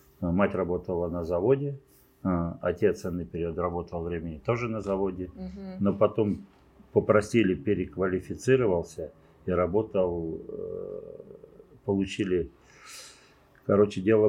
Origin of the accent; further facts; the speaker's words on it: Cherkasy Oblast, Ukraine; now in Russia; Я родился ныне за рубежом, на Украине. Угу. Есть такой Корсунь-Шевченковский район, угу, где когда-то в войну знаменитый район добивали Паулюса в Великой Отечественной. Угу. Вот там я родился, вырос.